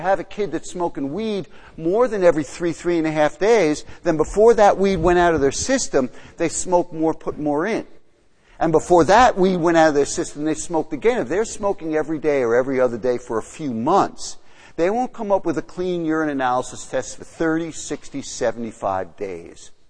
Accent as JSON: {"language": "English", "region": "New York", "country": "United States", "accent": "New York", "said": "So you might be tripping on my shirt or my New York accent or something, right?"}